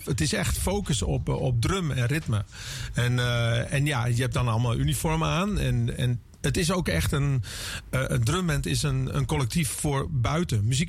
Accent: Friesland, Netherlands; first language Frisian; Dutch is a second language; Ja, Fries is mijn eerste taal en daar zit wel ook een urgentie in.

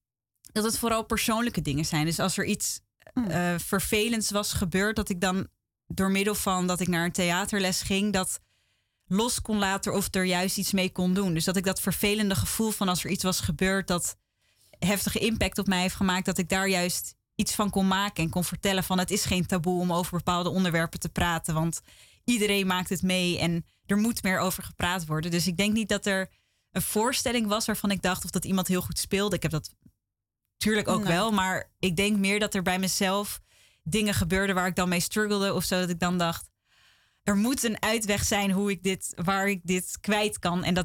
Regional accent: Amstelveen, North Holland, Netherlands; En ik ben geboren en getogen in Amstelveen. En daar heb ik eigenlijk mijn hele leven gewoond en woon ik nu nog steeds.

